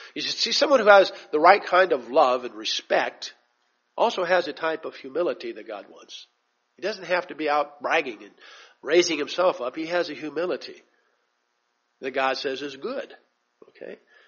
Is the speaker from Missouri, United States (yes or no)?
yes; St. Louis, Missouri, United States; my background, growing up in St. Louis and all that came into play